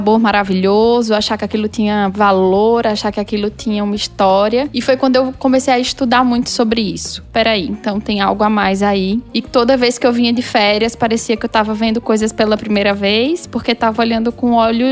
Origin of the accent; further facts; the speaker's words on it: Caruaru, Pernambuco, Brazil; moved away as an adult; Sou de Caruaru. Saí de Caruaru aos 22.